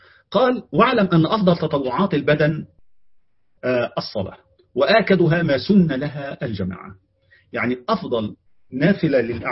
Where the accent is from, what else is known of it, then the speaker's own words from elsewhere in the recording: Egypt; عندنا كمصريين